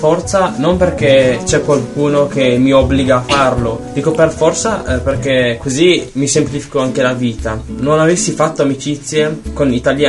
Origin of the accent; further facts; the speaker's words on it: Ethiopia; now in Italy; Per esempio io che sono etiope mi sembrerebbe sbagliato fare amicizia solamente con gente del mio paese. Visto che vivo qui devo per forza integrarmi